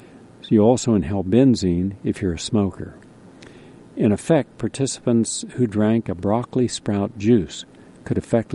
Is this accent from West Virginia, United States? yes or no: yes; West Virginia, United States; Now, where I grew up in West Virginia, we had a lot of coal mines.